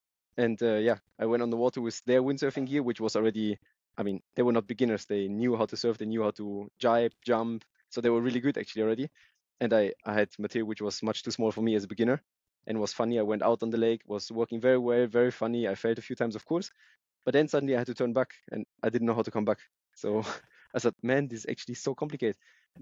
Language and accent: English; Germany; It comes from Holland, from the Netherlands, as I was born in Germany, but very close to the Dutch border. Just like 5 kilometers from the Dutch border, and my grandparents were coming from the Netherlands.